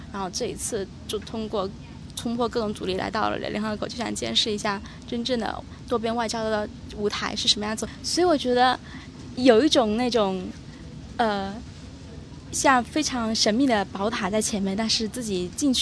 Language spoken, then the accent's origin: Chinese; Wenzhou, Zhejiang, China; 因为我是温州人，然后我就想因为我在大学在重庆嘛